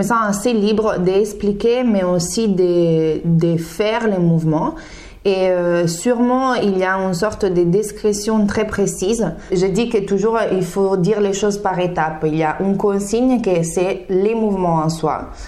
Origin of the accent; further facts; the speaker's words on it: Italy; now in Marseille, France; À la base, je suis danseuse professionnelle. Je viens d'Italie et ça fait 5 ans que je suis sur Marseille.